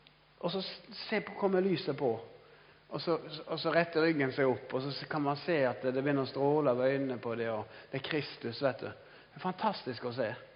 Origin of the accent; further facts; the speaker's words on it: Odda, Vestland, Norway; now in Halden, Norway; Jeg er egentlig fra Odda. Jeg er oppvokst opp der, men jeg jobber i Evangeliesenter i dag, og jeg bor i Halden da.